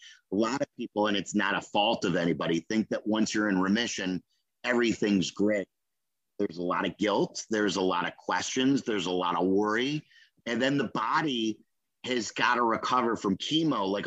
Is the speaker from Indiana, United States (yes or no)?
no; Skokie, Illinois, United States; I was a punk growing up in Skokie.